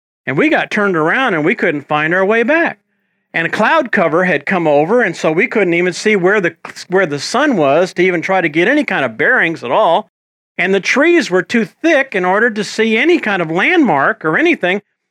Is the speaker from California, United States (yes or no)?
no; San Antonio, Texas, United States; I grew up down in South Texas, and in South Texas, around San Antonio, I mean, it's just sky everywhere you look